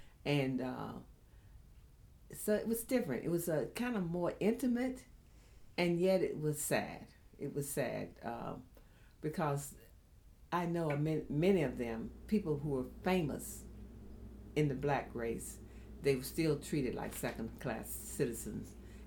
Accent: Carrboro, North Carolina, United States; also born or lived in Durham; But I was born in the hospital at Duke. But I grew up in Orange County, and really Carrboro, North Carolina, which is just adjacent to Chapel Hill. Went to school at Lincoln High School.

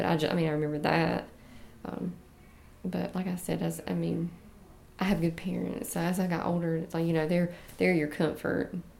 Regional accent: Irwin, United States; We grew up in Irwin

